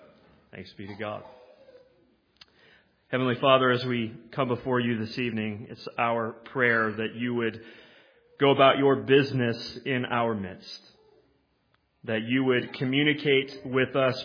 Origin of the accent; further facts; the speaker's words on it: Cleveland, Ohio, United States; I am from Cleveland, which means I am a tortured sports fan.